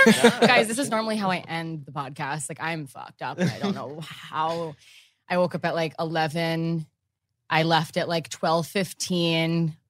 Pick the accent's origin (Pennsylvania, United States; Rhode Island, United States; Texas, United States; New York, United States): Rhode Island, United States; Providence; Providence. Rhode Island.